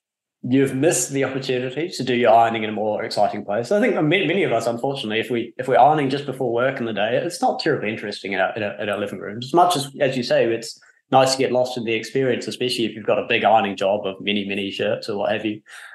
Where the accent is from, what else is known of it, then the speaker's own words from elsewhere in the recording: New Zealand; I come from New Zealand